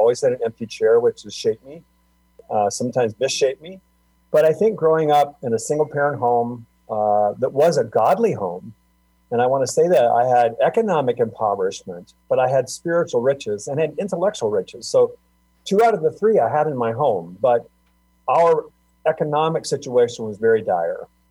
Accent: Minnesota, United States; I grew up in Minnesota. I'm a Minnesota kid. A very long time ago. Six or seven kids, big family.

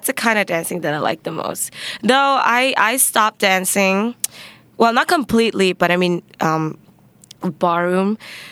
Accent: Phuket, Thailand; English is a second language; I grew up in Phuket for 8 years.

